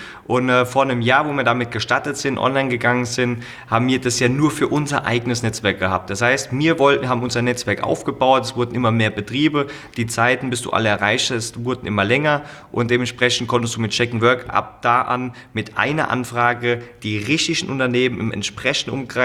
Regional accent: Germany; dass zumindest bei uns in Deutschland, ich weiß nicht genau, wie es bei euch in Österreich ist, aber bei uns in Deutschland über die ganzen letzten Jahre das Handwerk ein gewisses Image bekommen hat

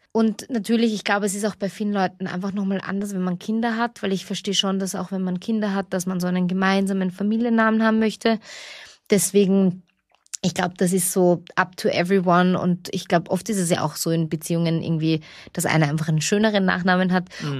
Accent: Baden-Württemberg, Germany; nicht nur als Schwabe

